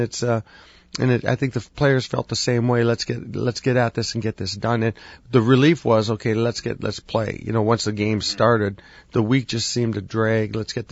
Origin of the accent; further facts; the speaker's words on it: Sault Ste. Marie, Michigan, United States; I came up in Sault Ste. Marie. I grew up in Sault Ste. Marie. It's different there